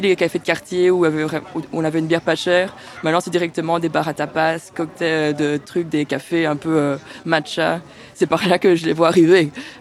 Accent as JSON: {"language": "French", "town": "Ixelles", "region": "Brussels", "country": "Belgium", "tie": "born there", "said": "parce que je suis née à Ixelles, en fait."}